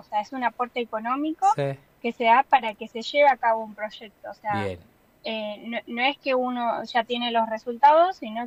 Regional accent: Santa Rosa, La Pampa, Argentina; De Santa Rosa.

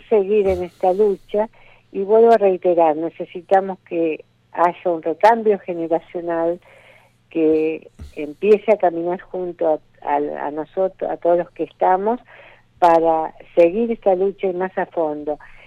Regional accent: Argentina; uno como argentino se siente defraudado

